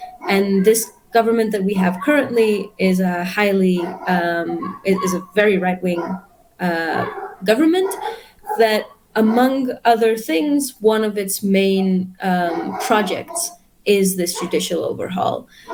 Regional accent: Jerusalem, Jerusalem District, Israel; I'm an activist from Jerusalem, born and raised

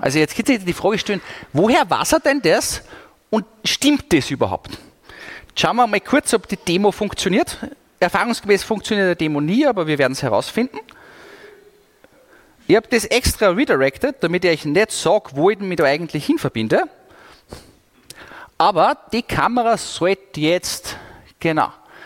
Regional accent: Austria; wir sind Österreicher, also in Österreich müsst ihr wissen, wir sind alle ein bisschen neidig.

